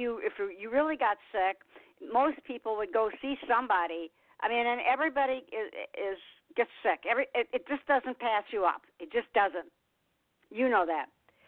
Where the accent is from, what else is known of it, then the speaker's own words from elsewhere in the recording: Detroit, Michigan, United States; I mean, I came from Detroit, which when I was growing up, it was great. I mean, you know, of course, I was a little girl.